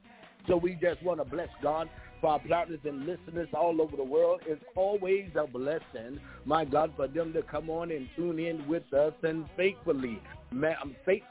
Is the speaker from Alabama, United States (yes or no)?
no; Georgia, United States; right here in the United States of America, right here in my hometown, Georgia.